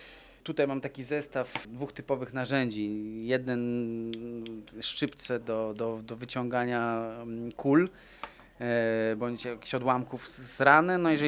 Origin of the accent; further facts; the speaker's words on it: Kraków, Lesser Poland, Poland; pochodzę z Krakowa.